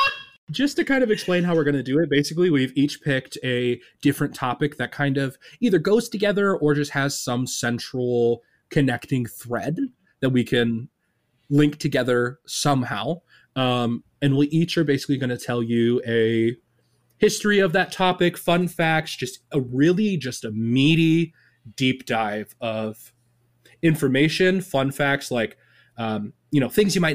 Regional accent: Toledo, Ohio, United States; Oh, I'm straight from Toledo.

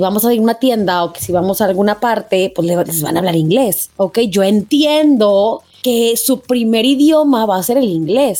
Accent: Mexico; yo soy mexicana, pero soy de tez blanca.

